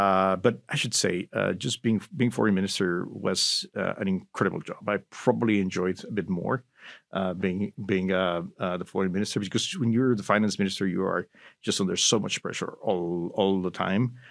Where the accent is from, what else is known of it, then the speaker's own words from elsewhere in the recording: Mexico City, Mexico; I grew up in Mexico, Mexico City, and then in the state of Mexico, which is a surrounding state to the capital.